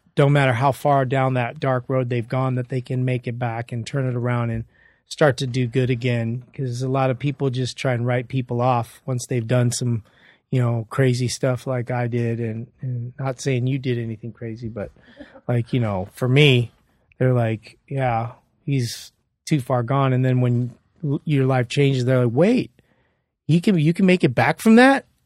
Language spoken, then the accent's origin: English; Hawaii, United States; I'm like, no, I'm Japanese Hawaiian.